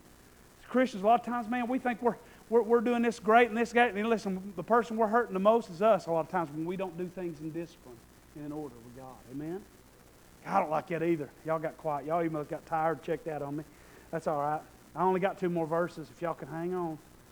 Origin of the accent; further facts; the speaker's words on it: Polk County, United States; I guess I grew up in Polk County. I don't know if that happened here.